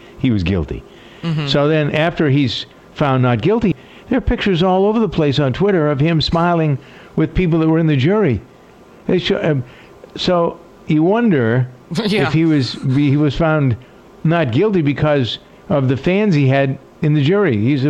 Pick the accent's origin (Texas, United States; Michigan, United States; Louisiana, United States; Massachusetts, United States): Massachusetts, United States; Framingham; born or raised there